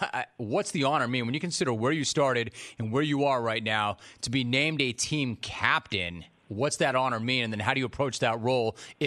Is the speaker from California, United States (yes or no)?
yes; Los Angeles, California, United States; I remember the first time, and I'm from Los Angeles.